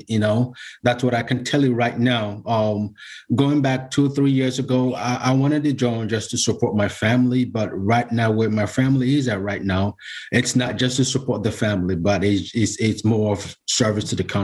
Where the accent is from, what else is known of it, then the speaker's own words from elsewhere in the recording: Nigeria; English is a second language; now in United States; Yeah, originally I'm from Nigeria.